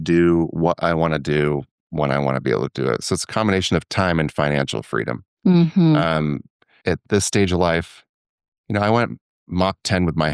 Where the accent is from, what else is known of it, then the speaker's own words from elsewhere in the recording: Washington, United States; my hometown. We had this, it was all built along a bay, and up on the mountaintop, there was this one particular restaurant, and you could sit on the deck and you just look over the entire Puget Sound.